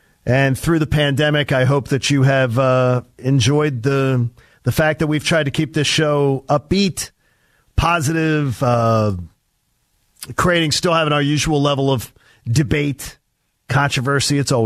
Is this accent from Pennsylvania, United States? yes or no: yes; Broomall, Pennsylvania, United States; There is a rehabilitation center for the elderly on the street I grew up on in Broomall, Pennsylvania.